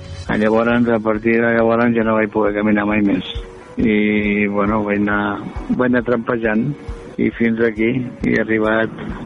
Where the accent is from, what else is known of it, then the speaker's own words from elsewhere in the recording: Barcelona, Catalonia, Spain; now in Reus, Spain; Soc de Barcelona i fa uns 20 anys vaig parar aquí a Reus. Vaig vindre a jugar amb el Costa Daurada i ja m'hi vaig quedar.